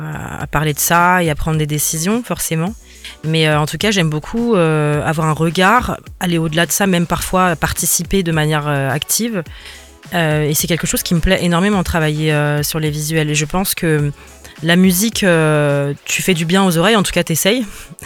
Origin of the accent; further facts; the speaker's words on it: France; la musique aussi du Ghana, le pays de ma mère, et puis de la musique française, puisqu'on est français et qu'on vit en France.